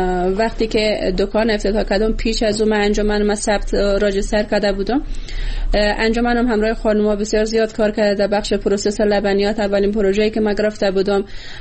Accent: Bamyan, Afghanistan; از کابل بعد از تقریبا 7 یا 8 ماهی که من در اونجا زندگی کردم آمدم به ولایت خودم به بامیان

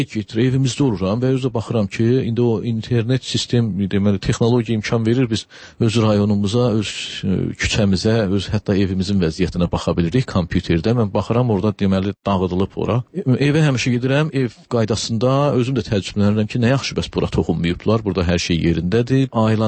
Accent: Agdam, Agdam District, Azerbaijan

